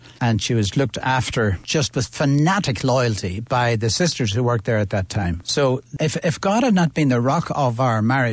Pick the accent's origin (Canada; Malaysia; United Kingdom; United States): United Kingdom; Northern Ireland; moved away as an adult; now in Dublin, Ireland; I'm from Tyrone originally. Uh-huh. I came to Dublin to study. Uh-huh. I came to study natural sciences in Trinity College.